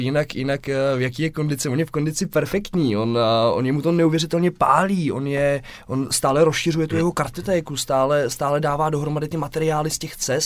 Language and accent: Czech; Plzeň, Plzeň Region, Czechia; Správně, my jsme Plzeňáci. Rodilí jste, tak jako pan Zikmund, a jsem narodil v Plzni, tak vlastně my pocházíme taky z Plzně.